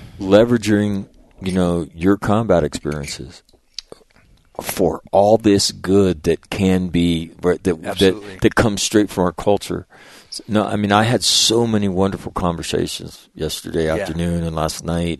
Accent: California, United States; I took up playing hockey, born and raised in California, at the age of 29.

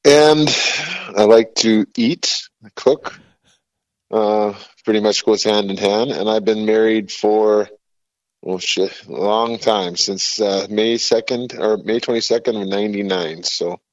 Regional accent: Thunder Bay, Ontario, Canada; now in United States; Well, you already said I'm from Thunder Bay, but I've been in the States, an American citizen longer than I was in Canada.

